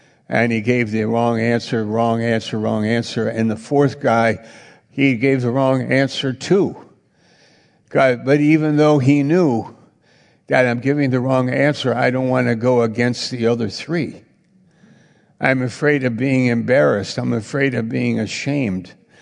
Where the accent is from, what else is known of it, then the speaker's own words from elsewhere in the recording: New York, United States; I went to a small Bible college, and I'm from New York, and I was up in Maine, and I didn't know anybody